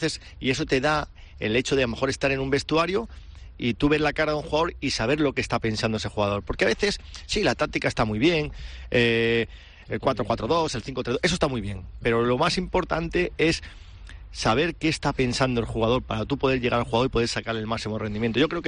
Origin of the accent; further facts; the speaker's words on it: Balearic Islands, Spain; Yo soy muy mayor, aunque sea de padre forastero, soy muy mallorquín. O sea, a mí me gusta vivir aquí en Mallorca